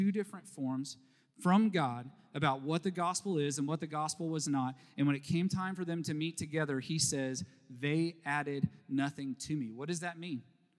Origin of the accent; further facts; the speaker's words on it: Texas, United States; But down where I grew up in North Texas, all the lakes take on this color, and it's gross.